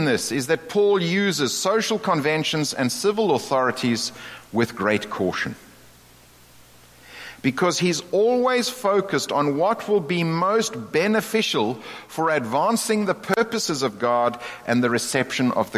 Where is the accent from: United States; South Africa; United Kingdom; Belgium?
South Africa; I come from South Africa, we living there.